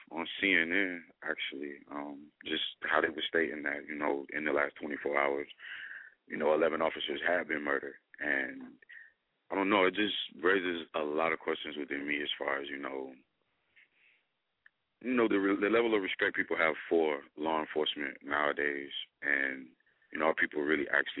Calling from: Tampa, Florida, United States; I'm calling from Tampa.

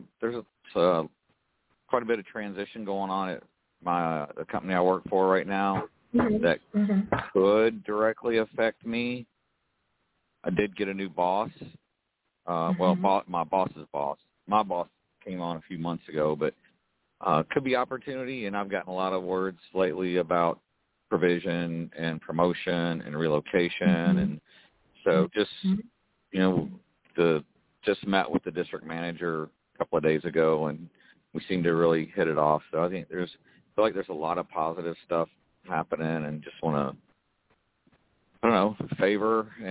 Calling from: Kentucky, United States; Hey, LaShawn. … I'm from Kentucky.

